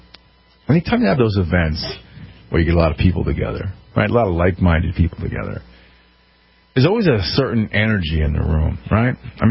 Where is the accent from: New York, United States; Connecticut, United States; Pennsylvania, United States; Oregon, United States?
Connecticut, United States; right after Sandy Hook happened here in my home state of Connecticut.